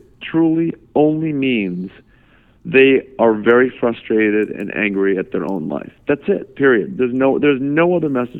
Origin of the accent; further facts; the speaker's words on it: Cape Cod, Massachusetts, United States; I grew up on Cape Cod and there was no being gay about my life.